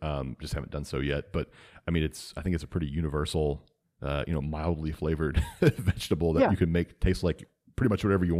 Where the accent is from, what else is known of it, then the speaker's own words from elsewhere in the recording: the South, United States; now in Texas, United States; I mean, I'm from the South, right? So I like mustard greens and collard greens and that sort of thing.